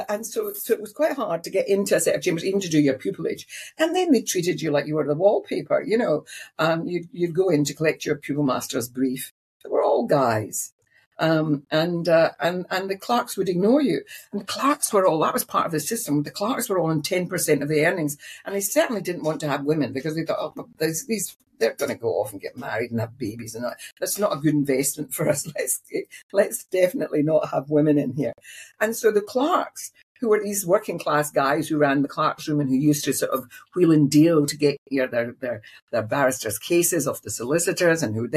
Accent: Glasgow, Scotland, United Kingdom; I was brought up in Glasgow.

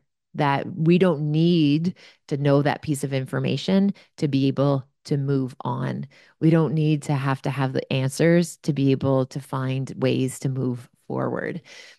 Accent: Canada; But I'm Canadian, so I was super polite about it.

